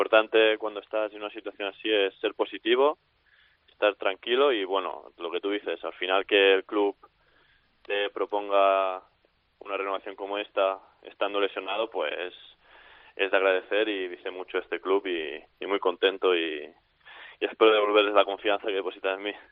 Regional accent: Sallent, Catalonia, Spain; yo empecé en mi pueblo, en Sallent

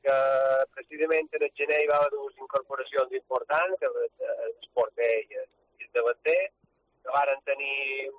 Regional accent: Cardedeu, Catalonia, Spain; que era Cardedà, que és el meu poble

